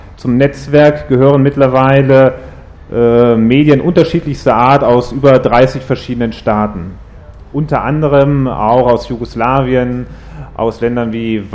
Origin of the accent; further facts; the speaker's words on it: Germany; Ich komme aus Deutschland, wo auch das Koordinationsbüro der IMH sitzt.